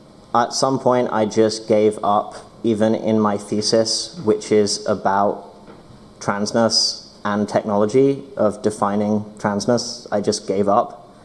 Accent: United Kingdom; I'm British

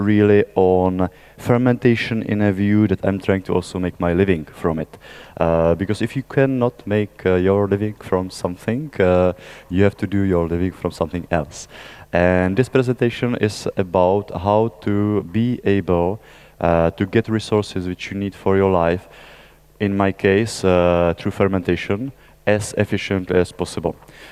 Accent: Czechia; English is a second language; moved away; I am from Czech Republic originally, but I don't live in my country of origin for more than 13 or 14 years. I kind of come and visit. I have been living in many different parts of the world

